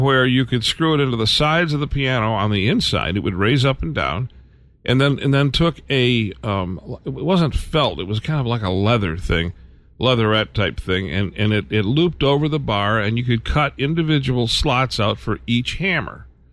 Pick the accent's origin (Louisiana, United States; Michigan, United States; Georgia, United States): Michigan, United States; Detroit; I grew up in the Detroit area, and there was a place called Dearborn Furniture in Dearborn